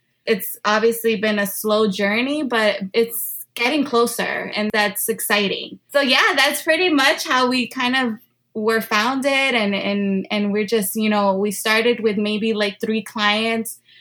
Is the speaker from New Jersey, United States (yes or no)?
yes; Jersey City, New Jersey, United States; I am born and raised in Jersey City, New Jersey. And from my research, I believe we still are the number one diverse city in the country.